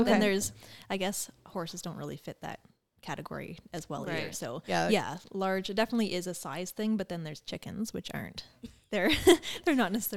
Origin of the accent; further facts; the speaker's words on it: Oshawa, Ontario, Canada; I grew up in Oshawa. So GTA, but my parents are from the Smith Falls area originally.